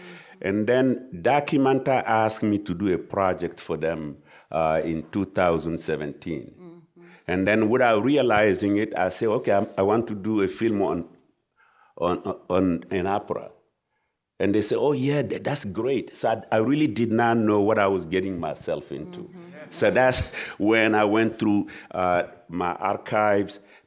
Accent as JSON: {"language": "English", "country": "Mali", "said": "I was invited to Bamako, I'm from Mali, to be at the premiere of the opera"}